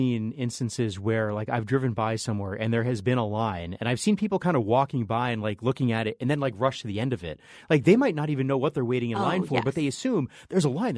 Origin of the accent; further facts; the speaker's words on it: East Coast, United States; I am from the East Coast.